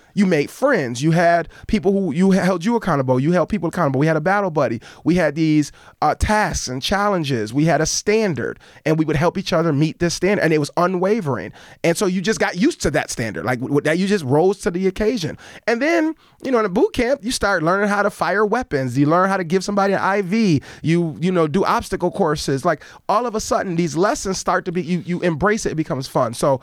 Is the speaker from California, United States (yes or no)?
no; Buffalo, New York, United States; I grew up in Buffalo. I grew up in Central Park over by Bennett High School, which is the hood, right?